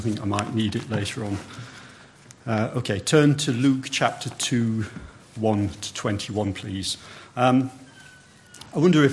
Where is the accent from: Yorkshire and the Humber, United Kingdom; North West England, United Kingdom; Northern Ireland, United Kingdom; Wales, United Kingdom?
Yorkshire and the Humber, United Kingdom; If I say look, because I'm actually from Yorkshire, it means what we do with our eyes.